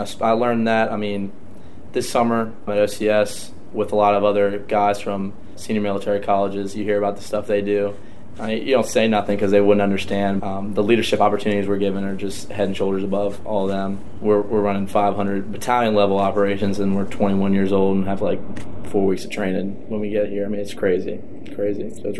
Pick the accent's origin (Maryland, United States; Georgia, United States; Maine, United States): Maryland, United States; I'm from the Eastern Shore of Maryland, a really small town in Talbot County